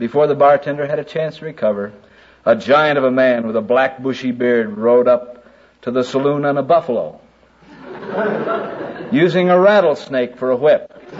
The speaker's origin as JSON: {"language": "English", "town": "Albuquerque", "region": "New Mexico", "country": "United States", "said": "I'm from Albuquerque."}